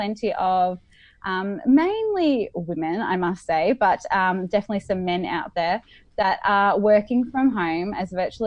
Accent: Australia; I am very Australian. I have to ring in my Australian sometimes.

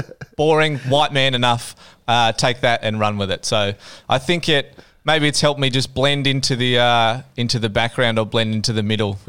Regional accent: Corowa, New South Wales, Australia; also born or lived in Sale / Wangaratta / Bairnsdale; So I grew up in Corowa, moved there. We moved from Wangaratta when I was, born in Sale, then lived in Bairnsdale for a year.

